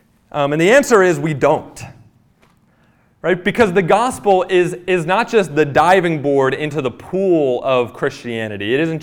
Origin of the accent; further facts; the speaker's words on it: New Jersey, United States; I grew up on the Jersey Shore. Not the show, but the actual place.